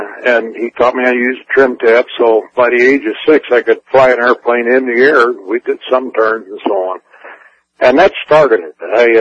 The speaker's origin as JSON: {"language": "English", "town": "San Francisco", "region": "California", "country": "United States", "tie": "born there", "said": "I was born in San Francisco, 1:20 in the morning"}